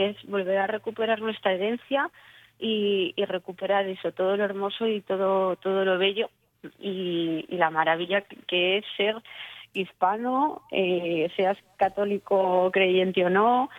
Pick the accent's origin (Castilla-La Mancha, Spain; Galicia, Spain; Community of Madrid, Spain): Community of Madrid, Spain; Madrid; Estoy en Miami, pues mira, soy de Madrid, director de la película. Somos de Madrid y estamos ahora en Miami